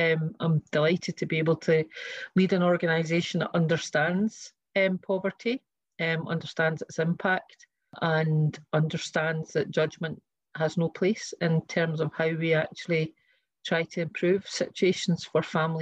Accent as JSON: {"language": "English", "region": "Scotland", "country": "United Kingdom", "tie": "born or raised there", "said": "I was brought up in West Lothian in a wee mining village."}